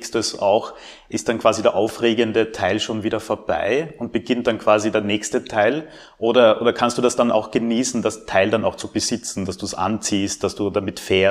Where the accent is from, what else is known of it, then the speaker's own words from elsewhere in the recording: Carinthia, Austria; Flutlicht fahren bei uns in Kärnten.